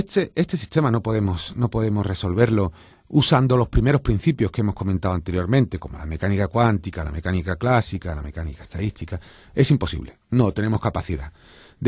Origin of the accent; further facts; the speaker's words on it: Cádiz, Andalusia, Spain; por ejemplo, yo soy de Cádiz.